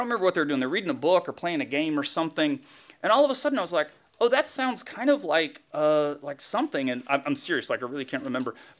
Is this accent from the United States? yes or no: yes; Tennessee, United States; See, I'm from Tennessee, which most of you knew.